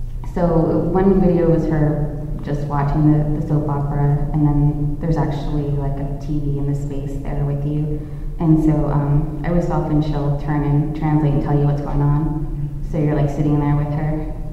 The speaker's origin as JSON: {"language": "English", "town": "San Francisco", "region": "California", "country": "United States", "tie": "born or raised there", "said": "I'm from San Francisco, and there's a really large Chicano art movement in San Francisco, the Mission District especially. I grew up on 25th in Alabama, which is around the corner from Galleria de la Raza and Studio 24"}